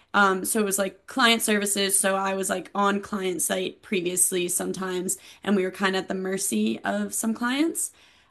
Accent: Maryland, United States; I've always been an East Coaster. I grew up in Maryland. I went to UMD College Park, and then I moved to Virginia and DC and whatnot.

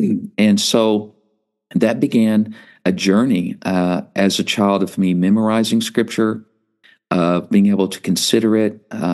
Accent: Texas, United States; So, I was raised in Texas, came up in a local church that was very, very important to nurturing me in the faith

